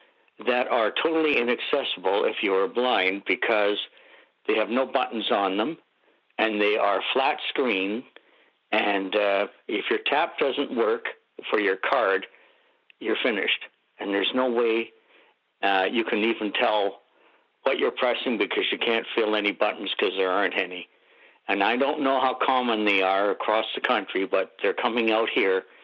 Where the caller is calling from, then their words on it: Parksville, British Columbia, Canada; I'm calling you from Parksville, B.C.